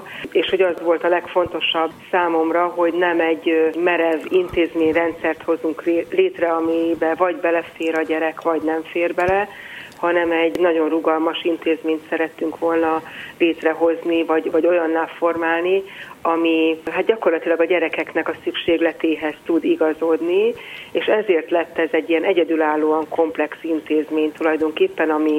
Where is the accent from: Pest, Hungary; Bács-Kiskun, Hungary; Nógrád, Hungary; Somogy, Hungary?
Pest, Hungary; Vác; én Vácon nőttem fel, Őrbottyán egészen közel